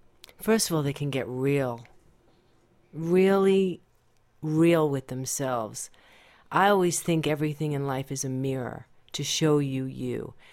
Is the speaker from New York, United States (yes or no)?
yes; Queens, New York, United States; You see, I'm really a New Yorker, and I'm from Queens, and I take no prisoners.